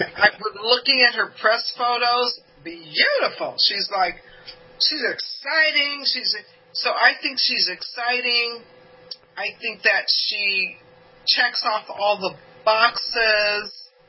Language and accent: English; Hollywood, California, United States; I come from Hollywood. I live in California.